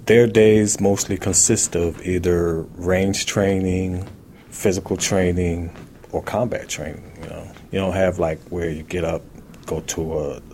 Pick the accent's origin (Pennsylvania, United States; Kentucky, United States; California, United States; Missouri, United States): Pennsylvania, United States; Philadelphia